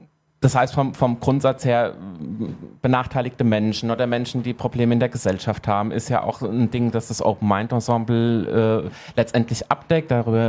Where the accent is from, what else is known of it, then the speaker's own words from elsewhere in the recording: Hesse, Germany; ich bin ja ursprünglich aus dem Wetteraukreis.